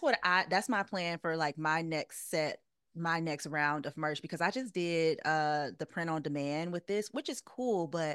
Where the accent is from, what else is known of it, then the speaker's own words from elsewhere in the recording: Louisiana, United States; I like to use Louisiana hot sauce or Crystal hot sauce because I'm from Louisiana.